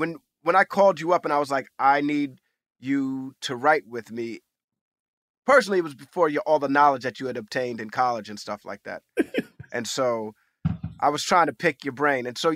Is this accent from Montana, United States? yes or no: no; New York City, New York, United States; as a young African-American male growing up in New York City, the amount of my own history that I know is very little.